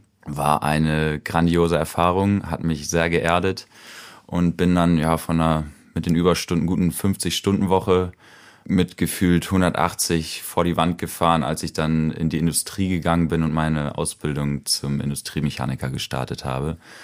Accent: Bielefeld, North Rhine-Westphalia, Germany; bin 25 Jahre alt, spiele in meiner Freizeit American Football, bin auch passionierter Kitesurfer und ich komme hier aus dem Raum Bielefeld.

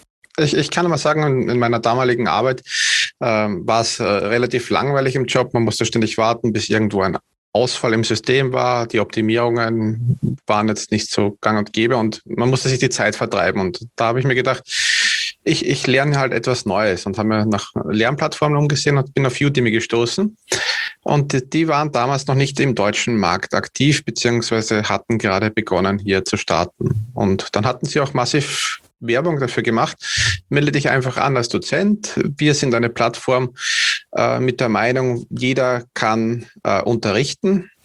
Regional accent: Vienna, Austria; ich komme aus Österreich, direkt aus der Hauptstadt.

